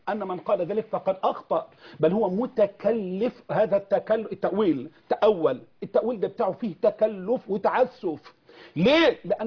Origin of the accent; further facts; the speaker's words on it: Egypt; أنا كنت متفرغ للرد على الطابور الخامس عندنا في مصر